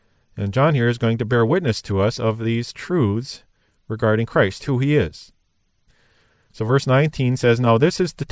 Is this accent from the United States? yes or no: yes; United States; And I am. I am an American.